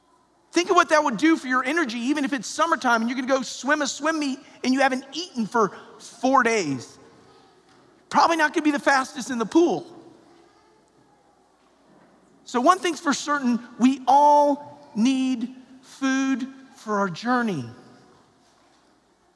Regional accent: Atlanta, Georgia, United States; even though I'm from Atlanta, Georgia, Coca-Cola, right?

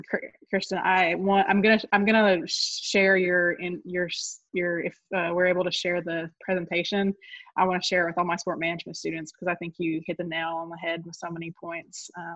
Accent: North Carolina, United States; I'm originally from the Cherokee Reservation in North Carolina. Grew up there. All my family's Cherokee

